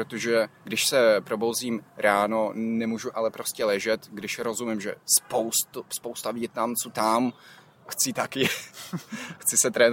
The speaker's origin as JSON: {"language": "Czech", "country": "Ukraine", "said": "zeptali mě, odkud jsi, řekl jsem Ukrajinec"}